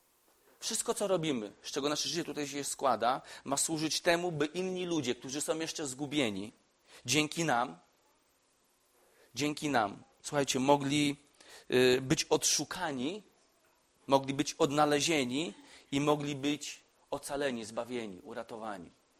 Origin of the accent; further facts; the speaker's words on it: Radom, Masovian Voivodeship, Poland; Jestem z okolic Radomia, więc mówię o swojej okolicy.